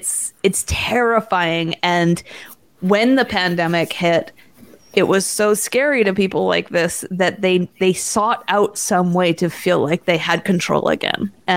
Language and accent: English; Vancouver, British Columbia, Canada; because I grew up in Vancouver, and in Vancouver, there was always these scientists who were predicting the next big earthquake.